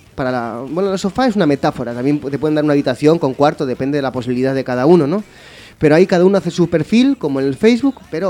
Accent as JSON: {"language": "Spanish", "town": "Oviedo", "region": "Asturias", "country": "Spain", "tie": "born or raised there", "said": "Yo tengo experiencia de ingleses que han visitado la ciudad donde yo soy originario, de Oviedo"}